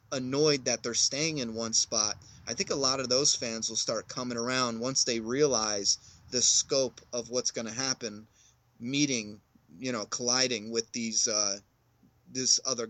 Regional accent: Pennsylvania, United States; Pennsylvania.

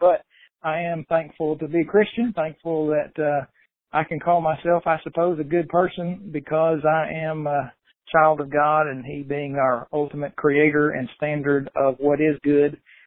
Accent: Muskogee, Oklahoma, United States; moved away as an adult; after moving away from my hometown of Oklahoma, Muskogee, Oklahoma, back when I was about 18, and headed off to Freed Hardeman.

